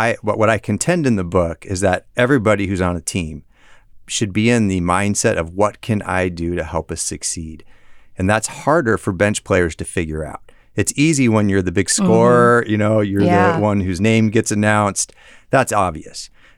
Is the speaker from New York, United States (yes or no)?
no; Colorado, United States; now in Fresno, United States; I was from Colorado originally, and I actually was kind of thinking more I was going to land back at like Colorado State or something like that.